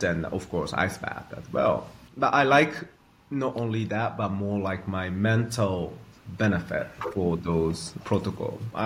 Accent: Japan; my mercury level is like insanely high because I grew up in Japan, or I eat lots of fish

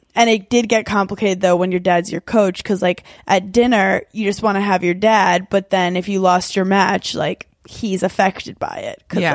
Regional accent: Brooklyn, New York, United States; I was born in Brooklyn, New York, mm-hmm. in Park Slope. It's like a nice neighborhood of like brownstones.

